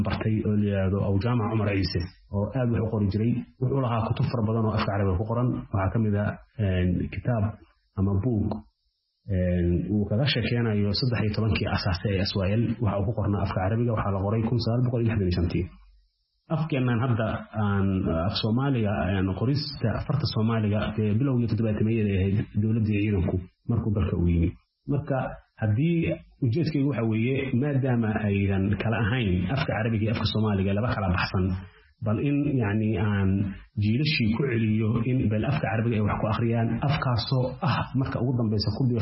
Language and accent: Somali; Bosaso, Bari, Somalia; moved away as an adult; also born or lived in Mogadishu / Sudan; anigu waxaan ku dhashay Muqdisho bilowgii 80-meeyadii waxaan dugsi hoose dhexe ee saraba aan ku bartay magaalada Boosaaso dabadeed waxaan aaday dalka Suudaan